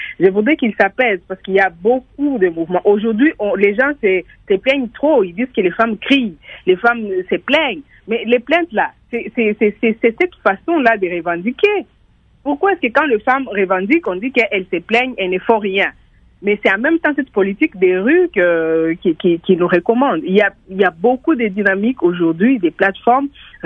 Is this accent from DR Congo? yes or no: yes; DR Congo; Je voulais juste lui rappeler que la politique chez nous en RDC penche beaucoup plus sur des compromis